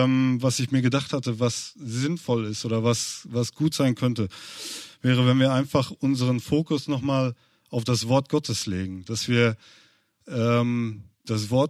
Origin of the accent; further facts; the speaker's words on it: Münster, North Rhine-Westphalia, Germany; Ich komme aus Münster.